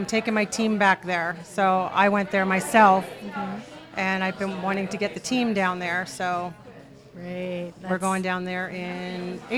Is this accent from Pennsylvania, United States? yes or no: yes; Pennsylvania, United States; We're from Schuylkill County originally, and I branched out to people from Berks County in Pennsylvania.